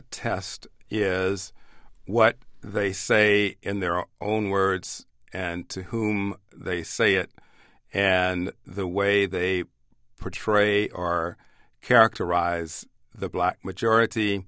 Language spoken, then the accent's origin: English; Louisville, Kentucky, United States; I grew up in Louisville, Kentucky, and in the deep or far west end of Louisville, segregated Kentucky, was African American, then, of course, colored or Negro, it was called, enclave by the name of Little Africa.